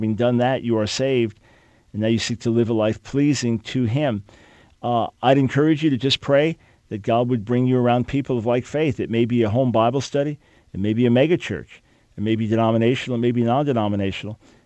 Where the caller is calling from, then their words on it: Brazil; I'm from Brazil. Here in Brazil, we're having some trouble with some atheists